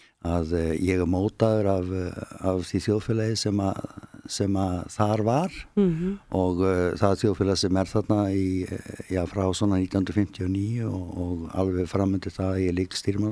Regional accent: Reykjavík, Capital Region, Iceland; also born or lived in Westfjords; Ég er fæddur 1952 og er af Valsíðfólki og er uppalinn í Reykjavík og Vestrafjörðum. Já, það sem ég átti af á ömmu og er uppalinn þar á Bóndabæja miklu leiti á sömrin en var hér í skóla í Reykjavík á vetturna

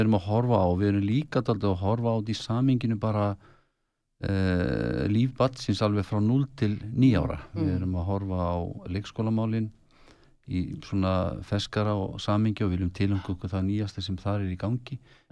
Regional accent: Kópavogur, Capital Region, Iceland; ég er uppalinn í Kópavoginu, flytangað mjög ungur

